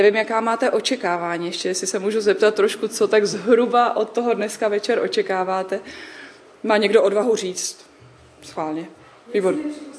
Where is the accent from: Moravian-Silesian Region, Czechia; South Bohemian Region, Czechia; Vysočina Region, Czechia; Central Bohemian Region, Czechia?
Vysočina Region, Czechia; pocházím z Vysočiny, nejsem Brňačka a jsem teda sestra Salesiánka už dlouhou dobu.